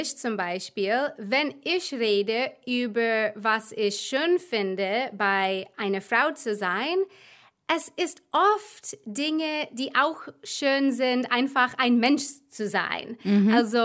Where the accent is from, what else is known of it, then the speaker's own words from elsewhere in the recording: United States; now in Germany; Ich bin eine Amerikanerin, die seit 9 Jahren in Deutschland jetzt lebt.